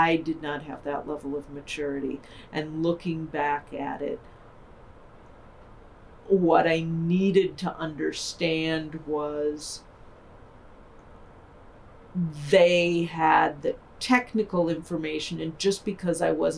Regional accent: Buffalo, New York, United States; I grew up in Buffalo.

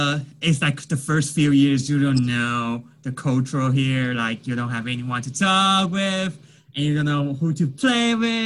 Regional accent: Fujian, China; English is a second language; now in United States; So compared to here, what's the difference? I would say there's not much difference.

